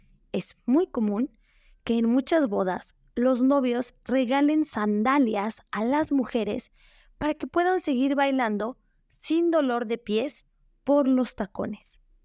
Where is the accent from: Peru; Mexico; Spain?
Mexico; como buenos mexicanos, tomamos ese tiempo para prepararnos